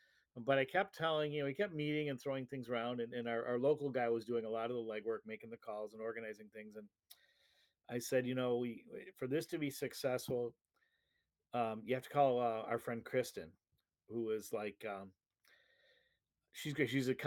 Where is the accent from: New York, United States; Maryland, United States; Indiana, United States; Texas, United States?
New York, United States; Orchard Park; I grew up outside of Buffalo in Orchard Park.